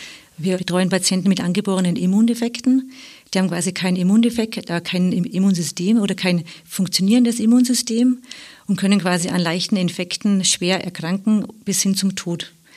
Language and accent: German; Bavaria, Germany; ich komme ja aus dem Südosten Bayerns